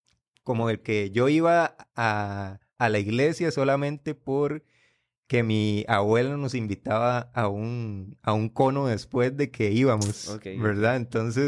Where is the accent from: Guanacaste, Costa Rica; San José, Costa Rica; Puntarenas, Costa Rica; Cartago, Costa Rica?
San José, Costa Rica; Tal vez podría decirse una finca o un barrio bastante conflictivo acá en Costa Rica, a nivel de San José. Es donde hay búnkers, se vende droga, ¿verdad? Entonces yo también crecí durante, con todo ese ambiente, ¿verdad?